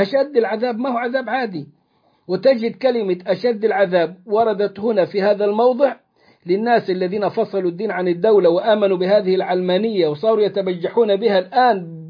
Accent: Egypt; فممكن يقع خلاف مثلا ما بين بعض الطوائف كالتي كانت عندنا في مصر

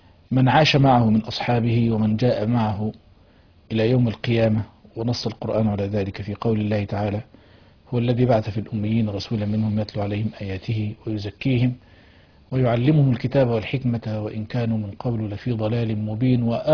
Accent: Kitama, Gharbia, Egypt; أهل قريتي، أنا من كتامة غربية

